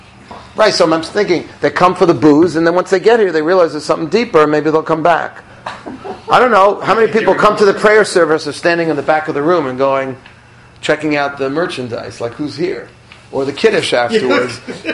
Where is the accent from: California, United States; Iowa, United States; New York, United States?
New York, United States; I grew up in Forest Hills, Queens, not so long ago. And, I grew up across the street from Forest Hills High School.